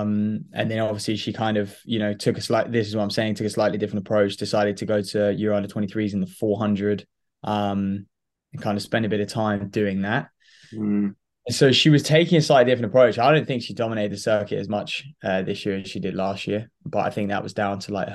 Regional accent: United Kingdom; Well, look, you know, we are British.

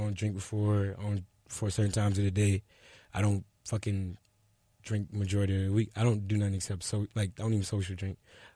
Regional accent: Chattanooga, Tennessee, United States; So I'm from Chattanooga.

